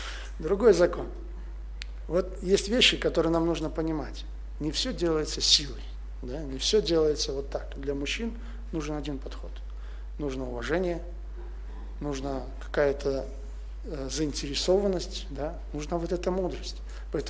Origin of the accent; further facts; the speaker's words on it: Tajikistan; Я вырос в Таджикистане